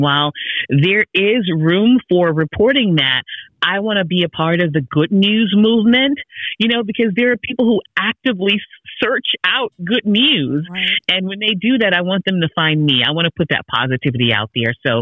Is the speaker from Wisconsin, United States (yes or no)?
no; Houston, Texas, United States; Robert, like me, was born and raised in Houston.